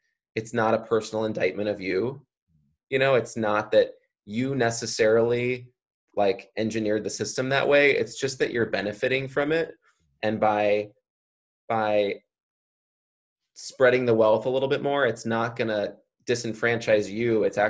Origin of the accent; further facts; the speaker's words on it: Chicago, Illinois, United States; I grew up in a middle class, upper middle class suburb in Chicago, like my hometown is still probably 90%+ white.